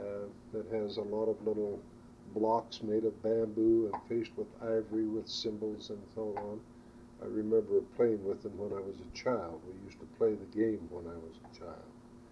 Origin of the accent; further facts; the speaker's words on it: Rock Springs, Wyoming, United States; Yes, I was born in Rock Springs. I was born in the old hospital. My dad was born in Rock Springs.